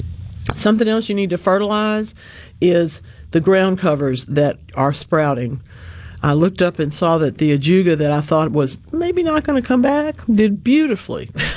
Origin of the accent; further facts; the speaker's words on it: Louisiana, United States; In my home state of Louisiana, they grow bell peppers by the acre